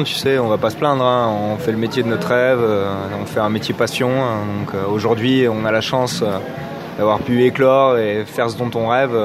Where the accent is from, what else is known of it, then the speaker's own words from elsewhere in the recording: Toulouse, Occitanie, France; c'est important de se rappeler d'où tu viens. Et c'est toujours émouvant d'y revenir. Tu vois, à chaque fois qu'on revient à Toulouse ou dans la région, on est hyper touché